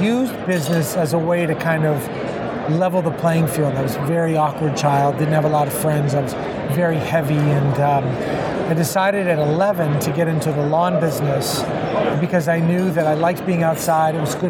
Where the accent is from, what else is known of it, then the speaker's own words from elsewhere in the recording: Miami, Florida, United States; Miami, Florida.